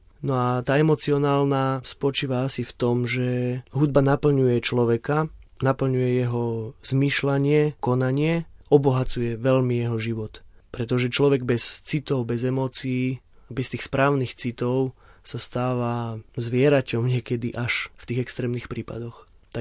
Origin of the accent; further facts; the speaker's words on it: Oponice, Nitra Region, Slovakia; Tak, prvé spomienky sú samozrejme na Slovensko. Môj orgán v Oponiciach, mojej rodnej dedinke, kde som hrával a hrávam aj dodnes.